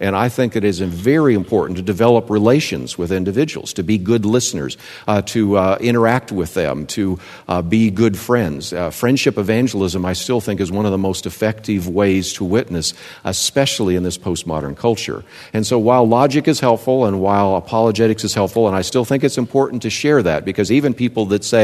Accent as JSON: {"language": "English", "town": "Berkeley", "region": "California", "country": "United States", "tie": "born there", "said": "Hey, I was born in Berkeley, California, right?"}